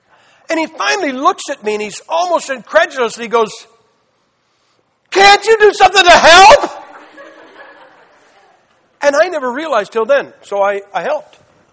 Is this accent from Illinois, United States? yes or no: no; Massillon, Ohio, United States; We're in a burger joint on a freeway. And we're from Massillon, Ohio.